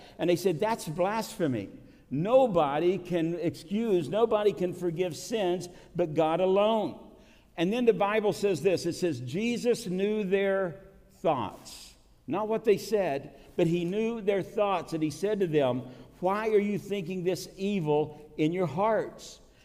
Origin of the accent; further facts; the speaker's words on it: Appalachia, United States; I was really shocked to learn in my heritage where I grew up in Appalachia